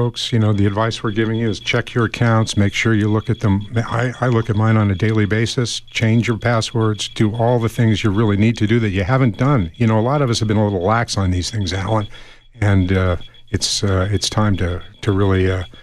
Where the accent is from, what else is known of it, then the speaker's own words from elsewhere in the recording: Tucson, Arizona, United States; that we'll remember as kids growing up in Tucson from some of these businesses